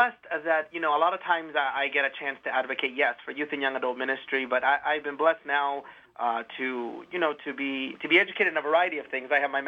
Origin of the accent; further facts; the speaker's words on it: California, United States; Born and raised, similar to Bishop Soto, born and raised in Orange County.